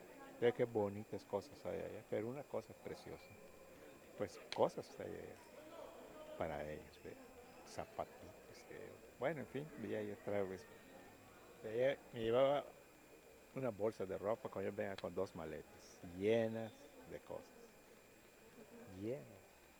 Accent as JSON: {"language": "Spanish", "country": "Mexico", "said": "así como somos los mexicanos"}